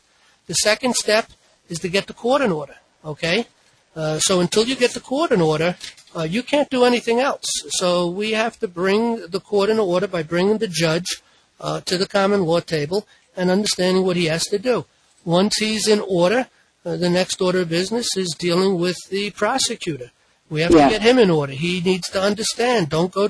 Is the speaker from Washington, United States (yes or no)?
no; New York, United States; I'm from New York, so I'll speak of New York.